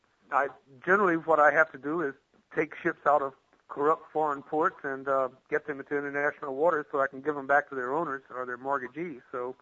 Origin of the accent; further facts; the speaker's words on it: Louisiana, United States; Yes. I grew up in South Louisiana.